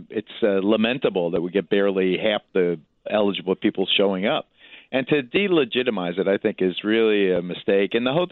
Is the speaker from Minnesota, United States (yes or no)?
no; Manhattan, New York, United States; born there; I was born in Manhattan, so I'm a citizen